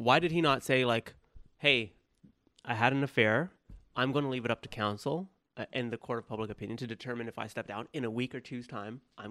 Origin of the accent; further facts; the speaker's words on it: Toronto, Ontario, Canada; so growing up in Scarborough, it's like we pay taxes on streetcars that never service Scarborough ever.